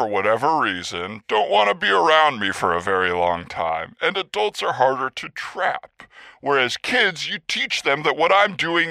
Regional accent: United States; born there; No, I was born in the United States.

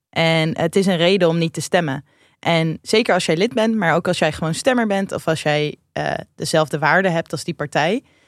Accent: Rotterdam, South Holland, Netherlands; wij komen allebei uit Rotterdam

